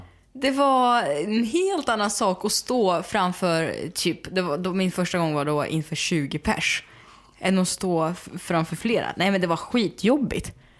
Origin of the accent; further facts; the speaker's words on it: Smedjebacken, Dalarna County, Sweden; Så att jag åkte till Smedjebacken, till Dalarna, där jag växte upp.